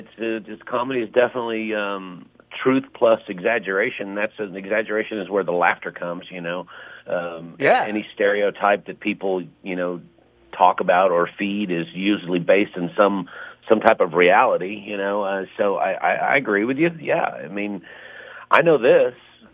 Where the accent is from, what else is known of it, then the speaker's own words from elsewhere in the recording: Dallas, Texas, United States; Well, I grew up in Dallas, Fort Worth. I've been a Dallas Cowboy fan since I was a kid.